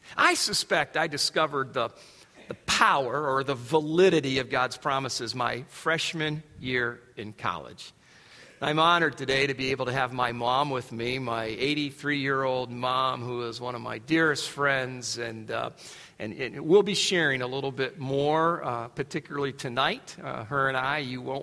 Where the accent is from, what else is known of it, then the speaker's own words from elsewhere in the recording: Adrian, Michigan, United States; Born and raised in Adrian, that's where my mom and dad pastored.